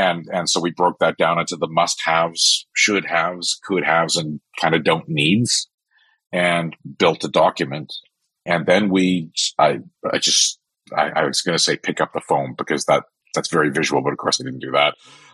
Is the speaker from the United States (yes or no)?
no; Canada; I'm Canadian